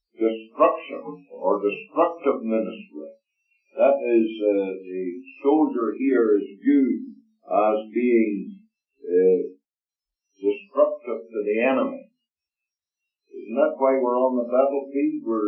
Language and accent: English; Canada; I'm a Canadian, of course.